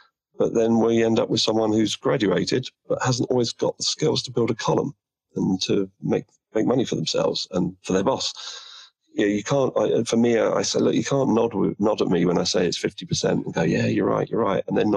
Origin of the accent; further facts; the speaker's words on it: London, United Kingdom; But right now I'm back. I'm in my hometown of London.